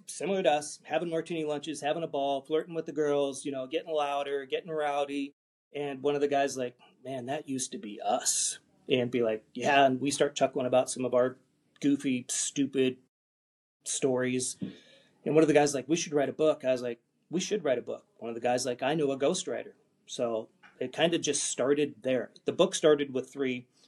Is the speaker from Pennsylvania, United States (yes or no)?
no; California, United States; I grew up very poor in the Salton Sea, 50 miles south of Palm Springs. It's the armpit of the world.